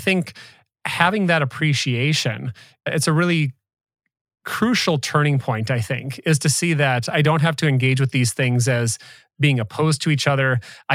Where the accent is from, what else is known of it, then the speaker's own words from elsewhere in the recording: Rochester, Minnesota, United States; So I grew up in Rochester, Minnesota, which is famous for being the home of the Mayo Clinic.